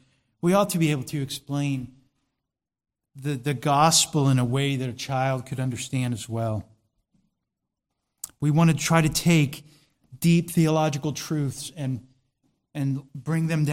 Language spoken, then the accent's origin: English; Florida, United States